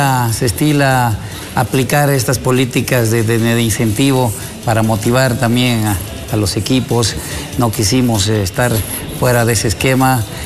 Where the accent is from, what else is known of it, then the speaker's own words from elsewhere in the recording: Bolivia; los problemas que tenemos como sociedad boliviana